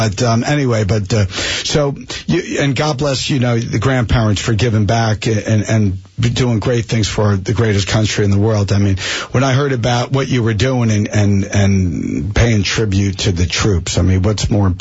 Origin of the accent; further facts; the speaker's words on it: Springfield, New Jersey, United States; I grew up in Springfield and right in Union County.